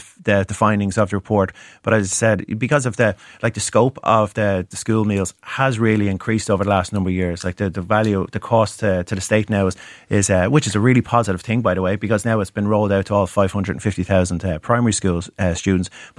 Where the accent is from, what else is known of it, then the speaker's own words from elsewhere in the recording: Ireland; as Irish people